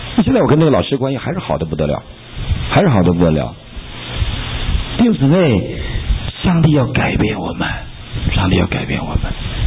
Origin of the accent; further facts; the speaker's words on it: Northeast China, China; 我小的时候，我们东北人不太洗澡的啊